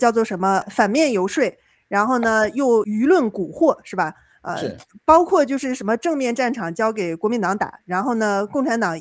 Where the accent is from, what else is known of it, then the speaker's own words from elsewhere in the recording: Northeast China, China; 我们东北人管外公叫姥爷，